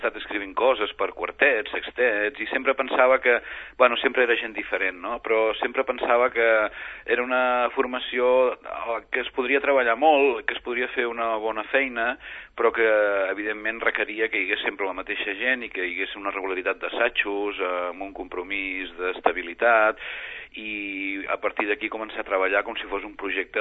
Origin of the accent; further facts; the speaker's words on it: Blanes, Catalonia, Spain; Dues més també vinculades a la meva vila, a Blanes